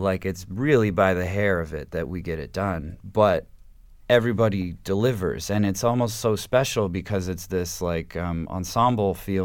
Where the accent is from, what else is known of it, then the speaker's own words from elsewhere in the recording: Huntington Beach, California, United States; also born or lived in Santa Ana; Well, I grew up in Huntington Beach. I was born in Santa Ana. My dad was a fireman